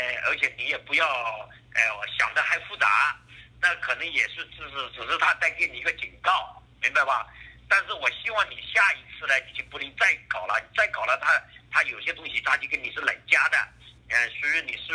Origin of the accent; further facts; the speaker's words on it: China; 那么我们是中国的制度，我们作为中国人还是要适应中国的制度。